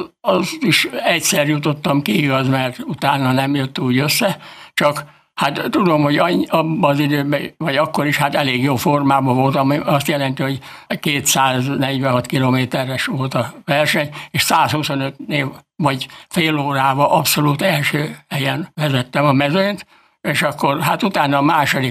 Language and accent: Hungarian; Szabadszállás, Bács-Kiskun, Hungary; born there; mert mikor 60 éves voltam, akkor elfutottunk a szülőhelyemről, szabadszállásról ide.